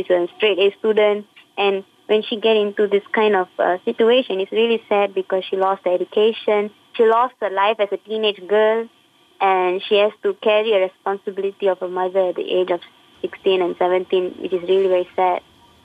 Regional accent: India; Okay, as an Indian, I'm an Indian.

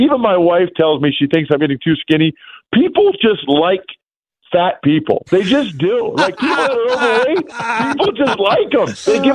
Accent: Pennsylvania, United States; You know, I grew up outside of Philly, so he's a big Eagles fan.

